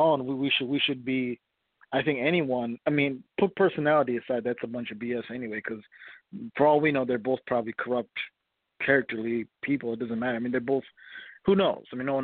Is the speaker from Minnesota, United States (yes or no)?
yes; Minnesota, United States; I'm from Minnesota, and so we have a very liberal state